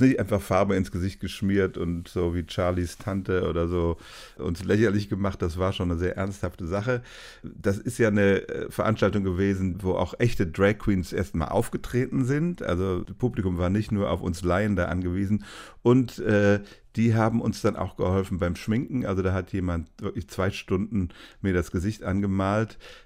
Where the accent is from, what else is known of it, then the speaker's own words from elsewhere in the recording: Rhineland, Germany; ich bin Rheinländer und wir verkleiden uns ja zu Karneval ganz gerne